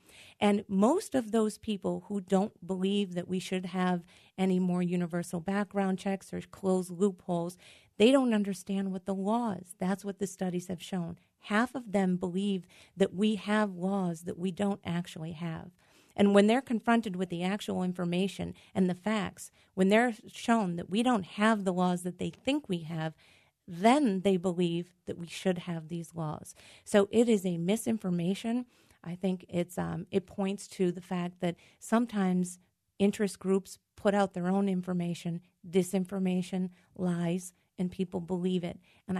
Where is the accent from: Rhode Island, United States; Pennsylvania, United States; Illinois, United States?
Pennsylvania, United States; Scranton; Well, first, let me say I'm from the Northeast. I'm from Scranton.